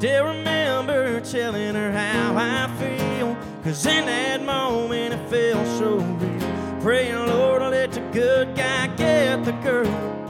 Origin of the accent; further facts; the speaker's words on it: Pooler, Georgia, United States; Well, folks … I'm from Pooler, Georgia